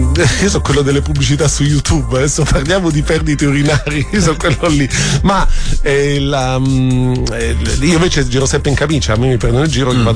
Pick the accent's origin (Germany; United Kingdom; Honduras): Germany; suonerà strano, ma io da tedesco sono un fan